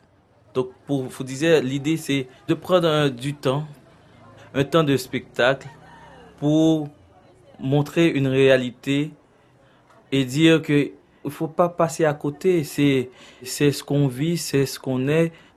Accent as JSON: {"language": "French", "town": "Port-au-Prince", "region": "Ouest", "country": "Haiti", "tie": "born there", "said": "Je suis né à Port-au-Prince d'une famille vaudouisante."}